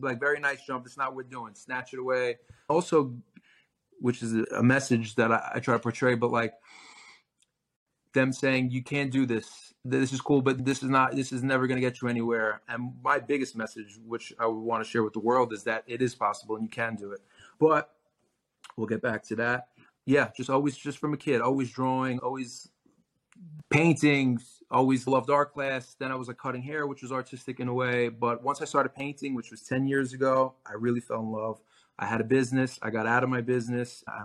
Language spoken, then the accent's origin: English; Brooklyn, New York, United States; I'm from Brooklyn, New York. I tell people I'm from Brooklyn and they're like, but where are you born?